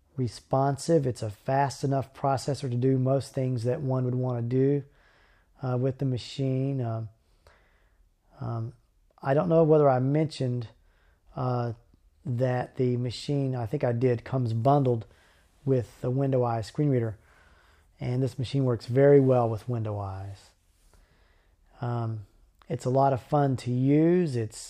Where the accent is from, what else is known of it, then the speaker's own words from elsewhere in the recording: College Station, Texas, United States; And again … from College Station, Texas.